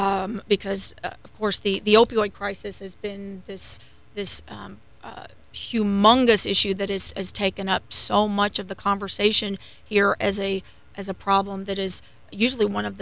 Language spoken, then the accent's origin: English; Kentucky, United States; I know I'm originally from Southern Kentucky. And when I think of the community that I grew up in, I knew everybody.